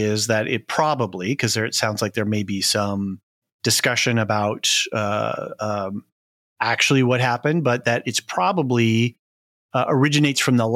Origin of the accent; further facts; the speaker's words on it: United States; Hi, I'm an American.